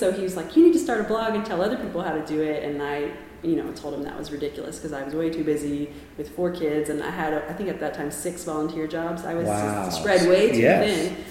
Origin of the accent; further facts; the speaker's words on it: Canada; now in Austin, United States; we moved here from Canada and there in the winter it gets minus 40.